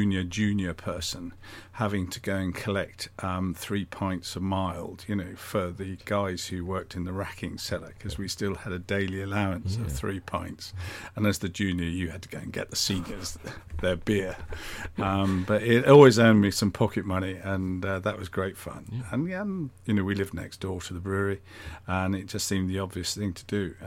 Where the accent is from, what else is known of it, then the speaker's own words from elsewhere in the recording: Blandford, South West England, United Kingdom; born and brought up in Blandford, Dorset, as they say, Dorset born, Dorset bred, strong in the arm and thick in the head.